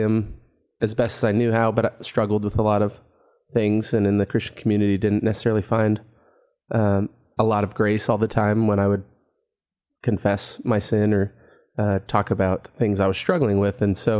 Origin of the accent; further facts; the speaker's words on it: Utah, United States; also born or lived in Rhode Island; Yeah, I was born in Rhode Island. We moved early on in my childhood to Utah.